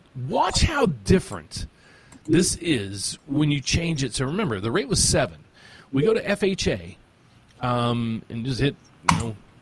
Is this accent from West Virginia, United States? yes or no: yes; West Virginia, United States; Dude, I'm from West Virginia. I don't know California.